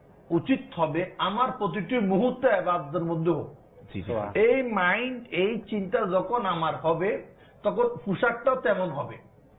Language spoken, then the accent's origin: Bangla; Bangladesh; আমি বাংলাদেশি যেখানে যাই নিজেকে বাংলাদেশি হিসাবে আমি প্রহর করি বা অহংকার করি পরিচয় দিই আমি বাংলাদেশি